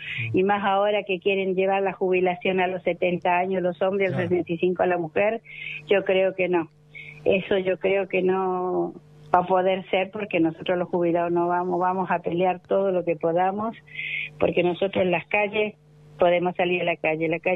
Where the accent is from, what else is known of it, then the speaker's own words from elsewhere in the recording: Chile; moved away as an adult; now in Argentina; Soy chilena, pero hace 52 años que estoy en la Argentina. Me vine a los 21 años.